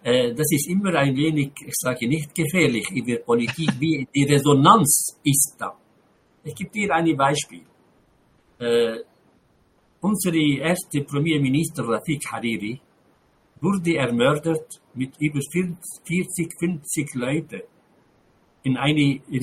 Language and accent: German; Lebanon; ich rede immer von meiner Heimat, der Fokus ist Libanon.